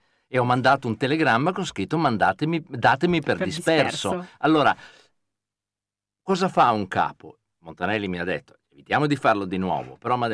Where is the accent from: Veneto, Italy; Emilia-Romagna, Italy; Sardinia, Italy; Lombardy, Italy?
Lombardy, Italy; Crema; accent: Lombard; io sono di Crema e ho un accento un po' lombardo